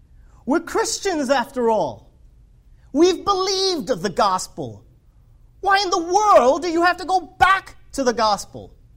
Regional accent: New York City, New York, United States; I was a city-bred kid. I grew up in New York City. I never had a cherry tree in my house. until I got to Pennsylvania.

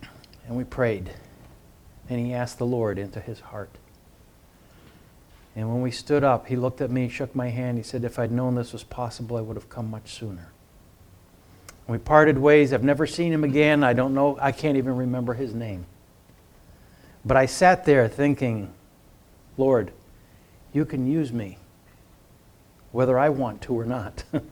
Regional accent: Brazil; I was a missionary kid growing up in Brazil

